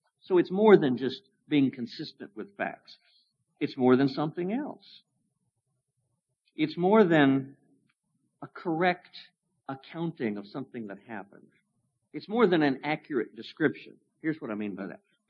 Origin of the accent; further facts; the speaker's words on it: Wichita, Kansas, United States; The truth is, murder and robbery are more prevalent in New York City than Wichita, Kansas, my hometown.